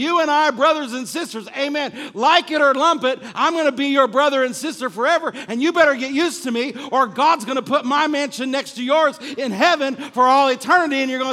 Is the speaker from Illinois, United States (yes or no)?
yes; Illinois, United States; I'm originally from Illinois. I grew up in the cornfields, the black soil of Illinois on a small farm